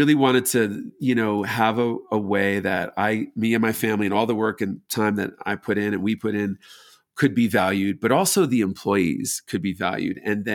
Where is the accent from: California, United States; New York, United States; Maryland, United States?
New York, United States; To me, growing up in New York, it was all about cross-culturalism